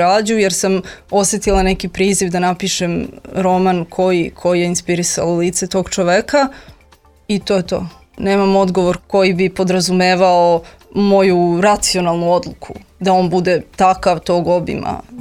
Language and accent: Serbian; Kraljevo, Šumadija and Western Serbia, Serbia; Ja jesam poreklom iz Kraljeva, tu sam odrasla